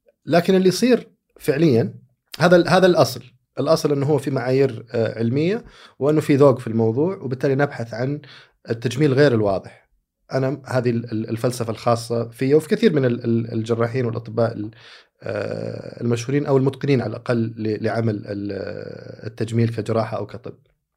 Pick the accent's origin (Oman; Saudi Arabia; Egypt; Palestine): Saudi Arabia; عندنا كسعوديين على الأقل